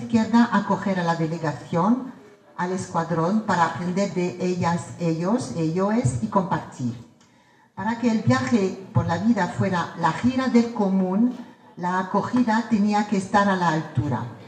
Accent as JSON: {"language": "Spanish", "country": "France", "said": "en especial desde Francia, de donde vengo"}